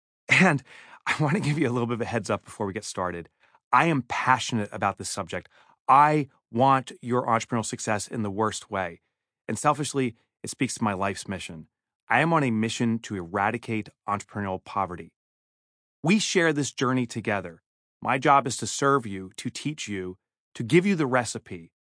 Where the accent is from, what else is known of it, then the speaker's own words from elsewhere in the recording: New Jersey, United States; I'm from New Jersey.